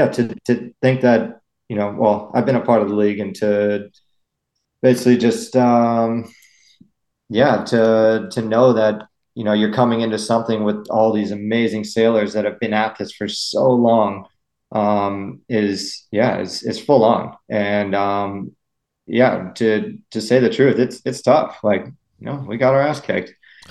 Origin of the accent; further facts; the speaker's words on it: U.S. Virgin Islands; now in Newport, United States; I grew up in the Virgin Islands, but currently living in Newport, Rhode Island.